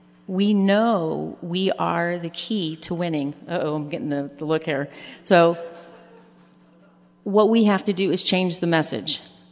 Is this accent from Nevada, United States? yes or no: yes; Las Vegas, Nevada, United States; now in Texas, United States; And I grew up in Las Vegas. All my family's from Texas. So now I get the great pleasure of living in Texas again.